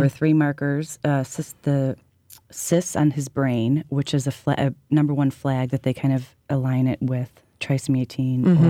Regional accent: Arlington Heights, Illinois, United States; I grew up in the suburbs of Chicago.

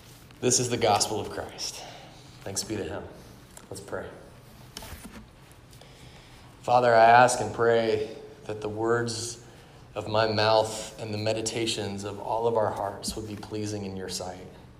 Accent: Georgia, United States; now in California, United States; Now, I grew up in Georgia.

